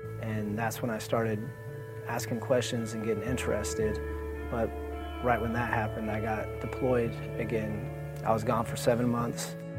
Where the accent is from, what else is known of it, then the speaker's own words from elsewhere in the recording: Tacoma, Washington, United States; I grew up in Tacoma, Washington, from a broken home.